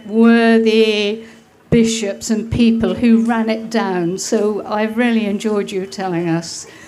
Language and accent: English; Norwich, East of England, United Kingdom; I come from Norwich